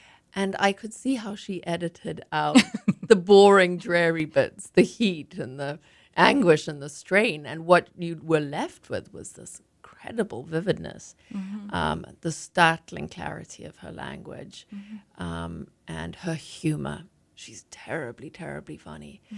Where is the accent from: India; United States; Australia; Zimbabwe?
Zimbabwe; the memoir I wrote of my own childhood growing up in Rhodesia